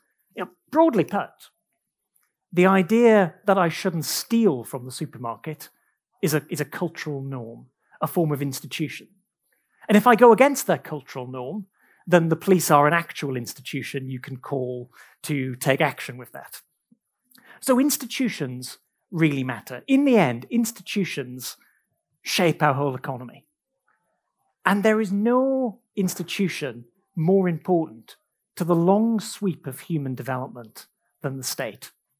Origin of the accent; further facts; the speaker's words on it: United Kingdom; born there; I was born in Britain